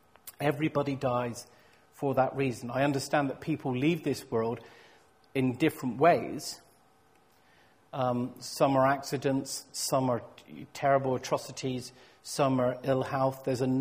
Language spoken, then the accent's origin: English; South West England, United Kingdom; Growing up in Cornwall, I spent huge amounts of time in the sea